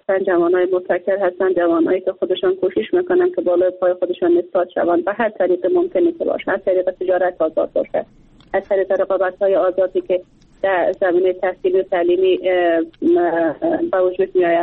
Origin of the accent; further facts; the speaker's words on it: Bamyan, Afghanistan; از ولایت بامیان هستم،